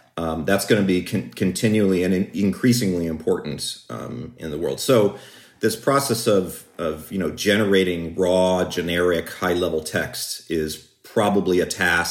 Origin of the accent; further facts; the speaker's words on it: Michigan, United States; You know, I grew up in Michigan in the 1980s